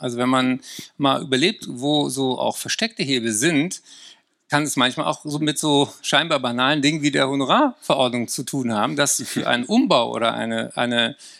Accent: Berlin, Germany; Ich bin aufgewachsen in Berlin in einer Sozialsiedlung.

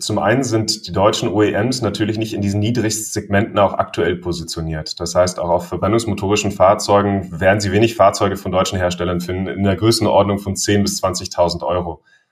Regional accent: Germany; wo wir als Deutsche in der Vergangenheit immer sehr innovativ waren

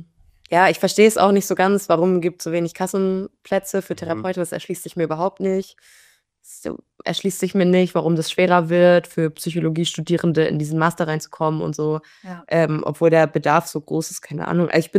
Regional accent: Hamburg, Germany; ich komme ja auch aus Hamburg

